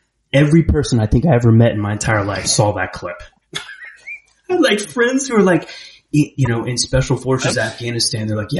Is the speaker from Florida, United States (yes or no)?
yes; Tampa, Florida, United States; I was probably like, I'm from Tampa.